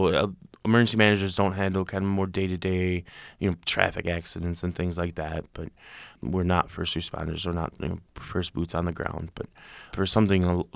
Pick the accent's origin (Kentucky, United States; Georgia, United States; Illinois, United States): Georgia, United States; And I came here from South Georgia.